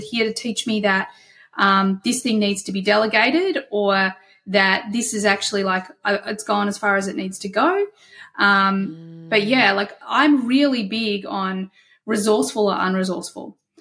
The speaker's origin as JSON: {"language": "English", "country": "Australia", "accent": "Australian", "said": "Thank you for saying it's pretty, because I always hear my accent. I'm like, God, it's so"}